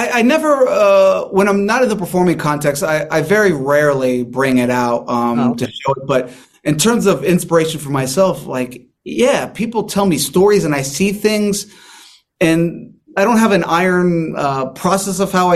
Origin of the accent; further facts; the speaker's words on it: San Diego, California, United States; I'm from here. I'm from San Diego. That's where I'm from.